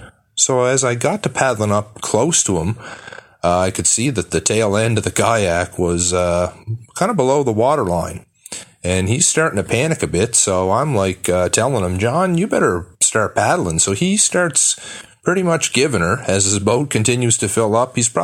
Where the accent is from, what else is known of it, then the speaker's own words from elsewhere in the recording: Sydney, Nova Scotia, Canada; I'm from Sydney.